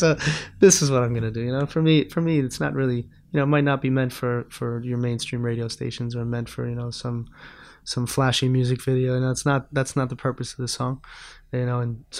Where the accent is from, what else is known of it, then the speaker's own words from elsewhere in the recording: Sydney, Nova Scotia, Canada; And when we saw those shut down, and then subsequently the steel factory in Sydney in my hometown shut down, and a lot of people were out of work very quickly